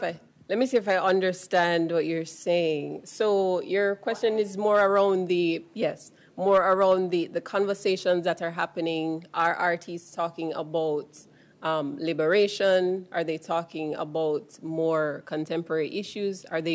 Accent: Jamaica; yes, I'm Jamaican. Someone asked me if I'm where I'm from. I say Jamaican

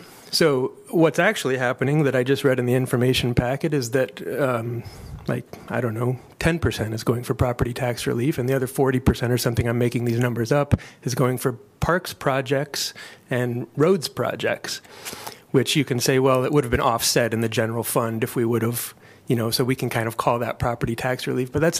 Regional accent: Iowa City, Iowa, United States; I'm from Iowa City.

